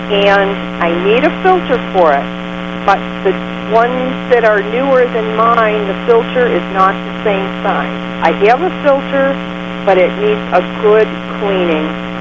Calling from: Livonia, Michigan, United States; I'm calling from Lakeville, Livonia.

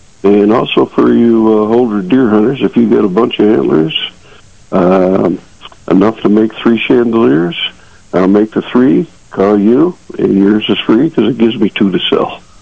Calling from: Batavia, New York, United States

